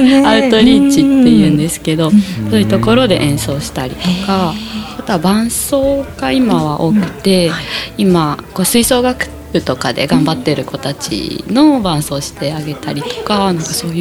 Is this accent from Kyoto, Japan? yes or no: no; Sapporo, Hokkaido, Japan; そうですよね、そうなので、